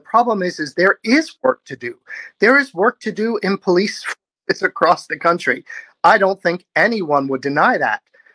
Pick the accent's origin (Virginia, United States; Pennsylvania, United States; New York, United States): Pennsylvania, United States; I'm not from California. I'm from a town in Pennsylvania on a mountain by the Appalachian Trail that currently has a population of, I think, 90 people.